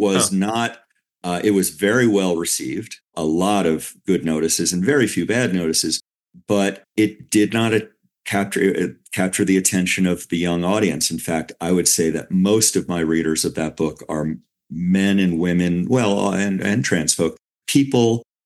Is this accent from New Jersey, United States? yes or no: no; New York City, New York, United States; I grew up in New York City.